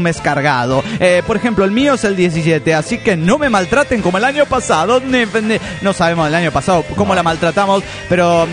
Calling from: Zapopan, Jalisco, Mexico; de Zapopan, México. Aquí estoy.

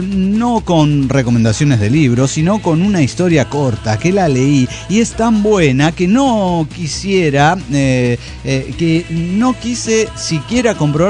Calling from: Guatemala; Hola, ¿cómo están, amigos? … de Guatemala.

